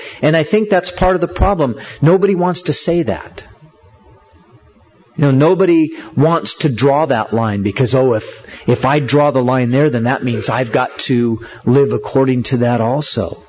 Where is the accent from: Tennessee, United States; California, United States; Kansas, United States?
California, United States; I'm a Californian, man, Southern California. Oh, yeah, man, I surf, you know.